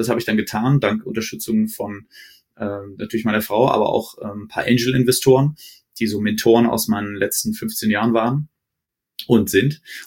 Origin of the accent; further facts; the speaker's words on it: Frankfurt, Hesse, Germany; also born or lived in Stuttgart; Also ich bin Frankfurter Jung, also in Hesse, war danach in Schwabe, in Stuttgart.